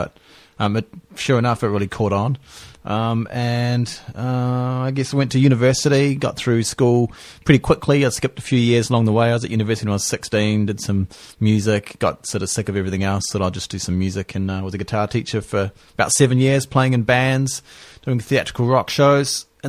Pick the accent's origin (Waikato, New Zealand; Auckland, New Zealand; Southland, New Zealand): Auckland, New Zealand; So I guess I grew up in Auckland, or did some aging, I guess is probably more appropriate, in North Shore of Auckland.